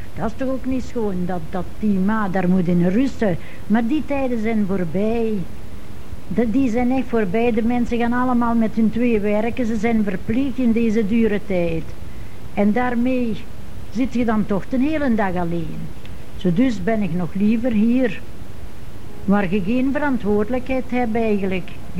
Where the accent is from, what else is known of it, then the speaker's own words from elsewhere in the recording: Haren, Flanders, Belgium; born there; now in Tongeren, Belgium; en ben woonachtig bij de grootzusters in de Wijngaardstraat te Tongeren. Ik ben geboren in Haren. 5 kilometer van Tongeren